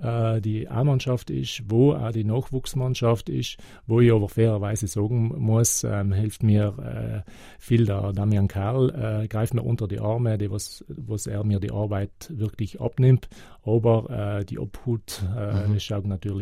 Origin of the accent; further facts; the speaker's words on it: Trentino-Alto Adige, Italy; Ja, ich bin in Südtirol aufgewachsen und Südtirol hat mir viel gegeben.